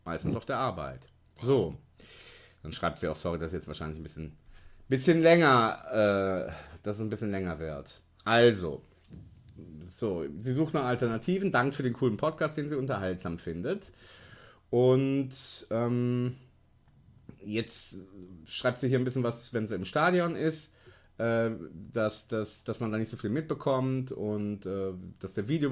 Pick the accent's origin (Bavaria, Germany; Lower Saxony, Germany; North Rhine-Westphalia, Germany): North Rhine-Westphalia, Germany; Ich komme aus der Nähe von Paderborn